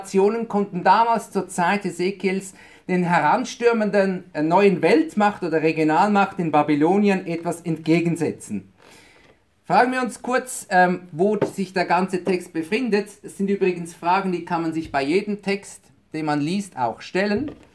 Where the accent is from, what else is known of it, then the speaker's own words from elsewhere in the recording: Zurich, Switzerland; nämlich in meine Heimatstadt Zürich in der Schweiz.